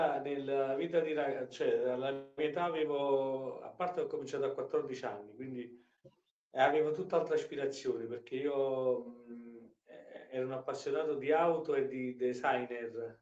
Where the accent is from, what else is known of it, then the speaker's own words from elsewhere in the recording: Naples, Campania, Italy; sono mi sento e sono un napoletano verace